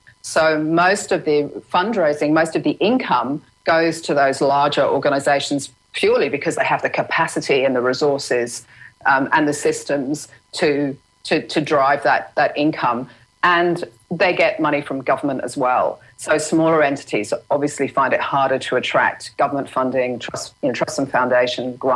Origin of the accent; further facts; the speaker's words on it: London, United Kingdom; I was born in London, in England. And I grew up in, I started in Kentish Town. And then I moved to St John's Wood when we went to school in London.